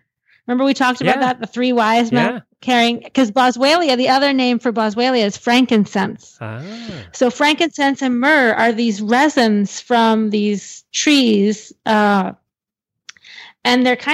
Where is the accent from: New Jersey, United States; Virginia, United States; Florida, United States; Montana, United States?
Florida, United States; Sarasota; from Sarasota, Florida.